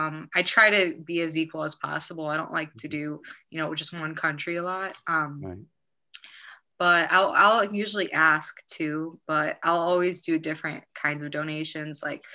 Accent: Chicago, Illinois, United States; also born or lived in Amman, Jordan / Tennessee / St. Louis, Missouri / Cleveland, Ohio; Yeah, so I was born in Chicago and I moved around a lot. Like I lived in Chicago, I lived in Jordan, Amman. I'm in Jordan. I actually lived in Tennessee for a little bit, St. Louis, Missouri, Cleveland, Ohio. Yeah, and then back to Chicago.

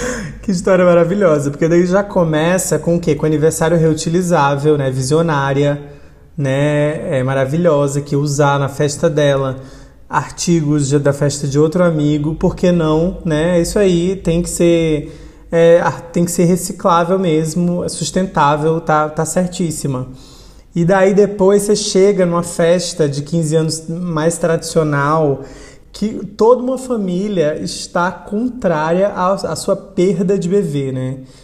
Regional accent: Mossoró, Rio Grande do Norte, Brazil; foi na brincadeira de esconde-esconde, lá em Mossoró ainda, na cidade onde eu nasci.

